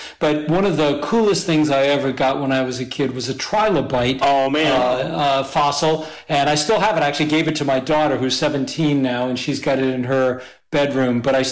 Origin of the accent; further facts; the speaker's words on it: Massachusetts, United States; I grew up in Massachusetts.